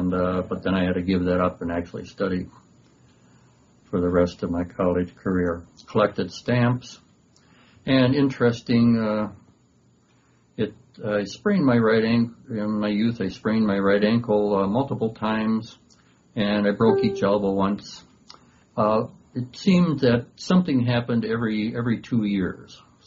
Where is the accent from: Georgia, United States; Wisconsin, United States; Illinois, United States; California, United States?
Wisconsin, United States; Fond du Lac; I was born on Saturday, March 7th, 1942, in Fond du Lac, Wisconsin. It's a town about 30,000 people, and it was a comfortable place.